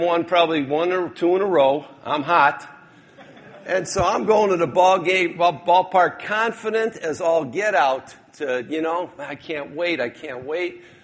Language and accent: English; Detroit, Michigan, United States; I grew up in Detroit, signed with the California Angels.